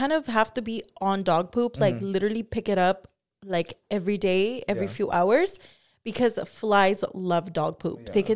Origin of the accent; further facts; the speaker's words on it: Watsonville, California, United States; We're from Watsonville, right? Uh-huh. A little town up north.